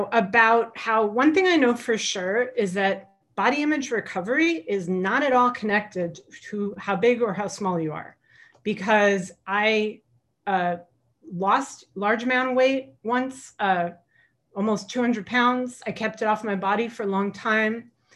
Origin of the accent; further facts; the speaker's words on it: Los Angeles, California, United States; I grew up in Los Angeles. I don't live there now.